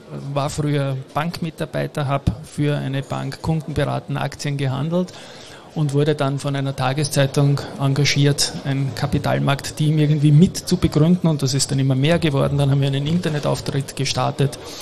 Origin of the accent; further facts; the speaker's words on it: Vienna, Austria; In meiner Heimatstadt, genau.